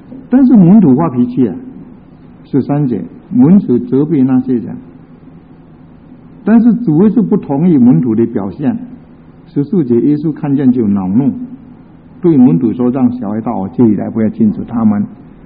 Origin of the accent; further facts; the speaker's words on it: China; 以前我们小时候像一些乡下地方啊